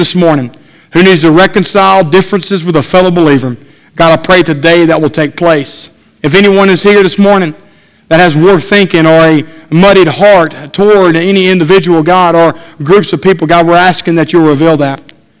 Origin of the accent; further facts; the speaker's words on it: Brookhaven, Mississippi, United States; in my hometown in Brookhaven